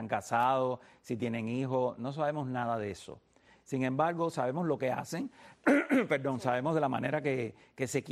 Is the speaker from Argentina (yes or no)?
no; Cuba; lo afortunados que somos otros cubanos